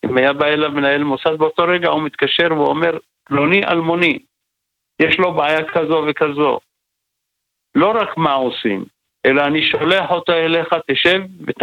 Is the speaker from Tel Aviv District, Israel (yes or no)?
no; Kfar Saba, Central District, Israel; אני גדלתי בכפר סבא, עיר של מפאי.